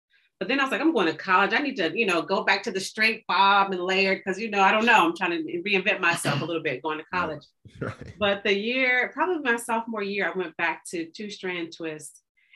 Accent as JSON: {"language": "English", "town": "Tulsa", "region": "Oklahoma", "country": "United States", "tie": "born or raised there", "said": "I'm from Tulsa, grew up actually near Black Wall Street, never knew Black Wall Street existed, even walking distance from my house until I got older."}